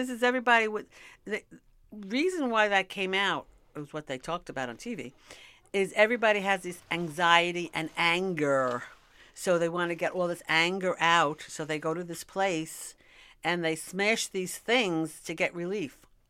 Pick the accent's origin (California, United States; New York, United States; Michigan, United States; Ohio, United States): New York, United States; Bronx; Because I was brought up in the Bronx, or should I say the Bronx.